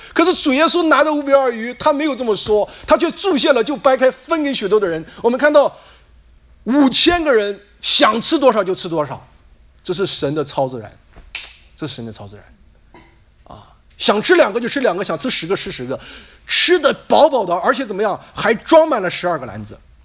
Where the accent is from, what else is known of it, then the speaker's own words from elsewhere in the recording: China; 你我都是从中国来的